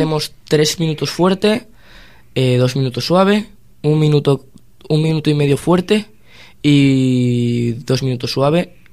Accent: Cantabria, Spain; Soy tercer cántabro de obstáculos y subcampeón de Cantabria también.

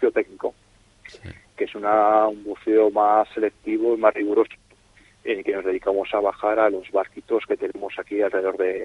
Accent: Santoña, Cantabria, Spain; Nosotros sí, los propietarios somos de Santoña, llevamos ya muchos años buceando aquí en Laredo

